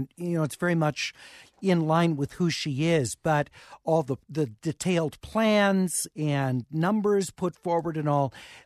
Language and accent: English; California, United States; I say this, you know, as a Californian, we cover her a lot